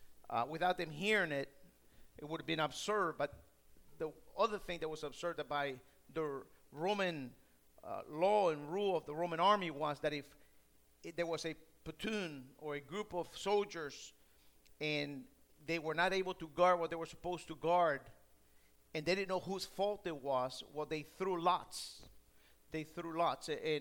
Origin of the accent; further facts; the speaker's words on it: Guatemala; I'm from Guatemala, and, you know, some of you are also here from other countries